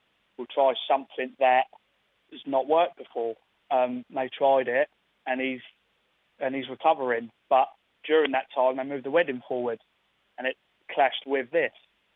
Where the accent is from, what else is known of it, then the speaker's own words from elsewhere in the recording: Portsmouth, South East England, United Kingdom; I was originally from Buckland, now live in Hilsey.